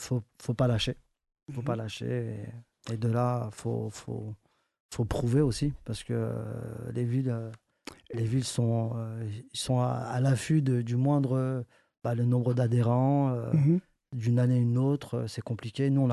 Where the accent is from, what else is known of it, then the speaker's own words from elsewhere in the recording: France; On a organisé une Coupe du Monde chez nous en France aussi